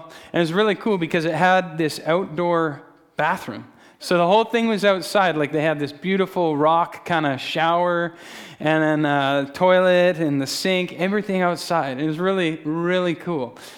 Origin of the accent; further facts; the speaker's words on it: Alberta, Canada; we come from Alberta, and we lived there pretty much our whole lives.